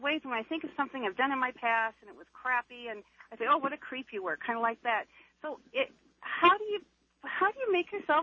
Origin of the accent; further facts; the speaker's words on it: Scottsdale, Arizona, United States; Hi, I'm from Scottsdale.